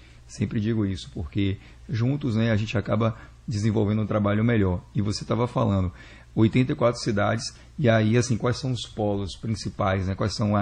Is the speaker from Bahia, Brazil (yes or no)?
yes; Itabuna, Bahia, Brazil; Eu nasci em Itabuna, no sul da Bahia.